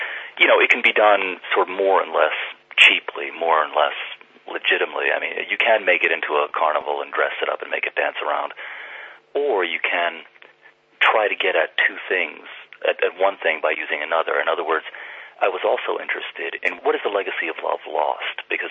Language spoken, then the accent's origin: English; New York City, New York, United States; first language Czech; Growing up in New York was kind of an oddly sort of, it was an odd childhood, because in some sense I think I felt that New York was a suburb of Prague, and all of our friends were Czech, my first language was Czech.